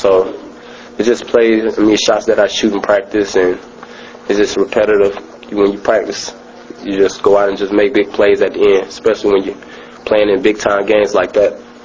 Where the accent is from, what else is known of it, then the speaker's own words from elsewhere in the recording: Florida, United States; So, me personally, I'm from Florida